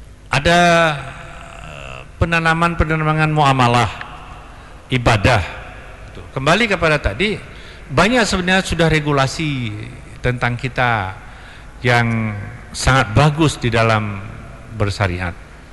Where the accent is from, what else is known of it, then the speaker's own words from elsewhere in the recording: Aceh, Indonesia; Saya pikir kita juga orang Aceh ya, sudah meletakkan dasar-dasar untuk membangun Aceh itu apa sebenarnya.